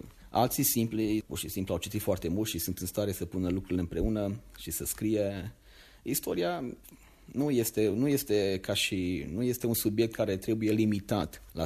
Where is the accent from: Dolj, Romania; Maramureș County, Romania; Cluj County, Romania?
Maramureș County, Romania; Sunt foarte mândru că sunt din Maramureș